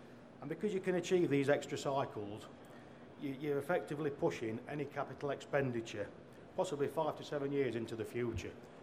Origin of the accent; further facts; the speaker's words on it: United Kingdom; Obviously, you'll have picked up from my accent, I'm from the UK.